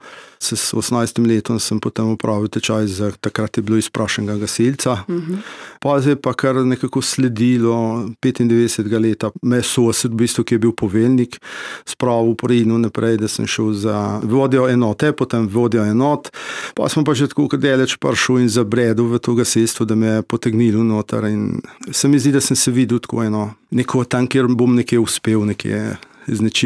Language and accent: Slovenian; Inner Carniola, Slovenia; Če pa rečem kot Notranjec, bom pa tako rekel, sem pa kar ponosen, da sem Notranjec. Živim v tem okolju in temu sem spremem.